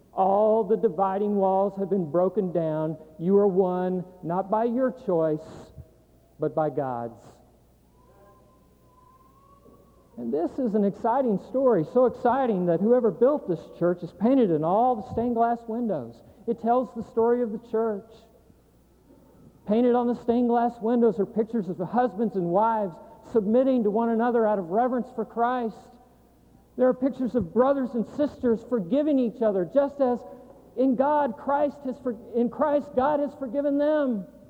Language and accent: English; Abilene, Texas, United States; born there; I was born in Abilene, I can say that. I still have webbed feet, but I can say y'all.